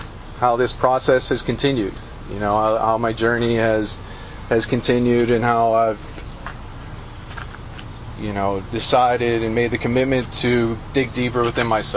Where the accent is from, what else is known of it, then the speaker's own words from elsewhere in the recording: Pittsburgh, Pennsylvania, United States; Keith said I'm from Pittsburgh, and I did get clean in the Pittsburgh area, but my journey started in Beaver Valley